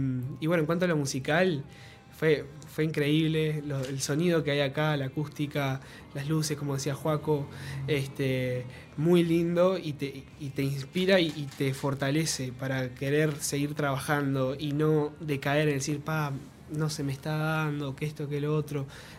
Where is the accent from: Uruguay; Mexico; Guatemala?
Uruguay; Nueva Helvecia, Colonia; now in Montevideo, Uruguay; hasta ahora que estoy acá en Montevideo, porque yo vengo de Nueva Helvecia. Y precisamente allá no tenemos nada.